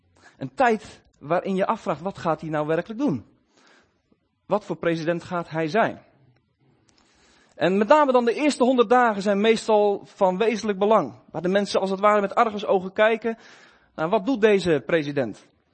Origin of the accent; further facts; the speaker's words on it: Kampen, Overijssel, Netherlands; Ik kom uit Kampen samen met mijn gezin, vrouw en twee kinderen.